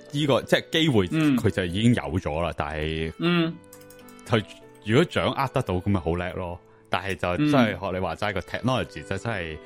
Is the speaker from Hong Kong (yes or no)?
no; Toronto, Ontario, Canada; 多伦多即系我喺多伦多长大啊，久唔久翻去一次多伦多